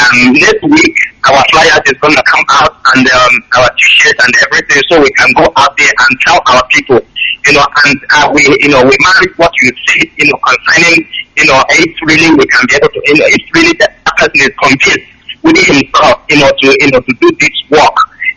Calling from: South Africa; I'm calling from South Africa.

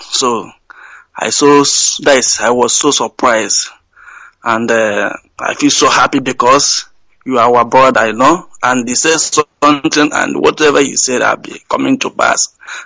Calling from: France; I'm calling from France, but I live in France. I'm calling from France.

